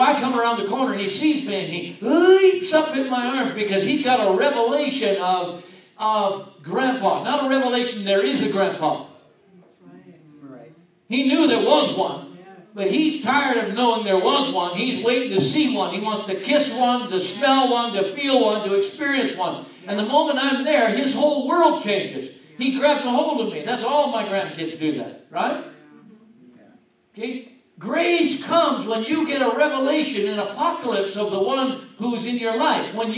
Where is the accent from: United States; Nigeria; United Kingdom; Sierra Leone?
United States; Washington; I'm from Whatcom County.